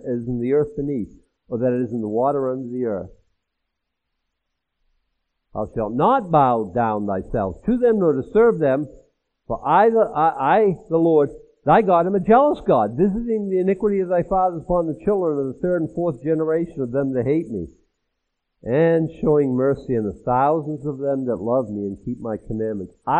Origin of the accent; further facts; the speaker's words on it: United States; And I think that growing up in America, that was the thing.